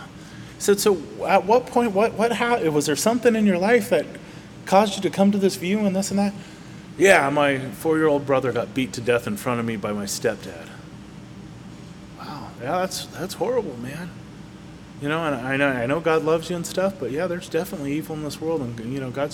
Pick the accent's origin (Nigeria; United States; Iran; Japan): United States; Manteca, California; hey, yeah, we're from Manteca, and this person's from all the way over here